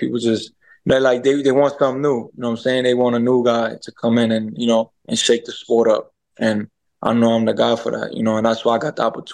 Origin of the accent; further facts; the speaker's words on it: New York, United States; I come to fight, and I got an island behind me. I'm from New York, you know, and, it's game time, man.